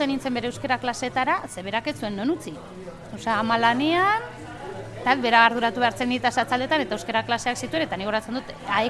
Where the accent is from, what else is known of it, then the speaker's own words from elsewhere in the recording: Barakaldo, Basque Country, Spain; born there; 80ko hamarkadako barakaldo gris horretan jaio nintzen ni.